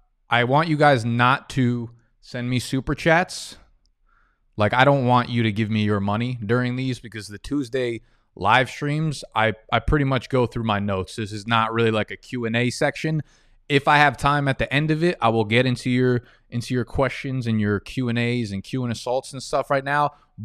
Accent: New York, United States; I shouldn't use y'all because I'm from the East Coast, Northeast, New York.

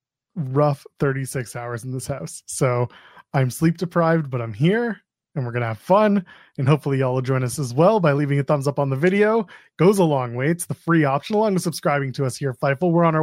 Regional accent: Ottawa, Ontario, Canada; Ottawa, which is my hometown, Ottawa, Ontario, Canada.

